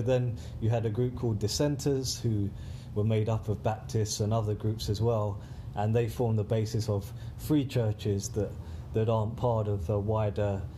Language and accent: English; United Kingdom; My accent isn't as refined as some other people in the UK, but yeah, sometimes.